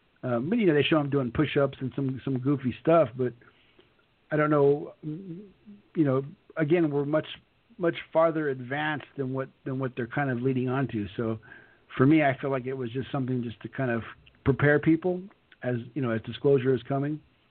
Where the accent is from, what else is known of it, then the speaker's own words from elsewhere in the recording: California, United States; I'm from California where they bulldoze everything.